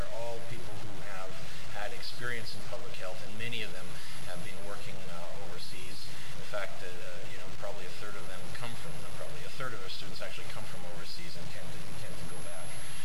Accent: Midwest, United States; I'm from the Midwest myself

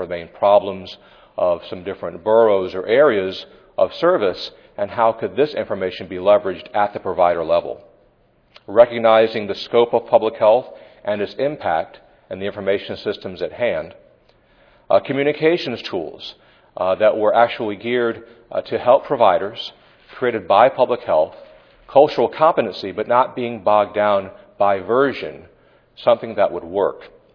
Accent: New Orleans, Louisiana, United States; Originally, I'm from New Orleans, and I was there for Katrina.

